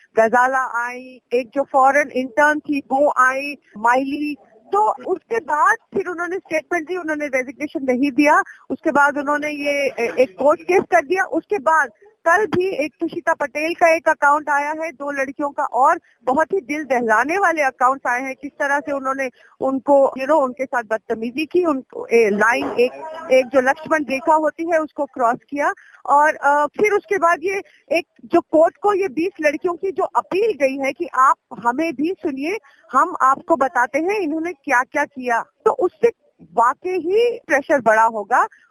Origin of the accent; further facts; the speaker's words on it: Delhi, India; मैं दिल्ली से हूँ, मैंने दिल्ली में काम किया